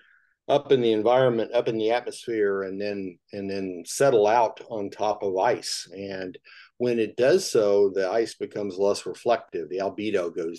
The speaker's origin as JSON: {"language": "English", "region": "Missouri", "country": "United States", "tie": "born or raised there", "also_born_or_lived": "Fairbanks, Alaska", "said": "I grew up in Missouri and went to undergrad at the University of Missouri, and then went to the University of Alaska for, of all places, for grad school, and did a couple of degrees up there in Fairbanks."}